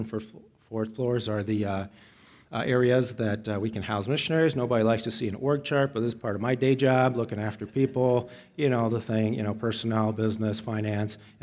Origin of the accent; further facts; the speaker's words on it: Tokyo, Japan; kids like me growing up in Tokyo, speaking English, going to international school.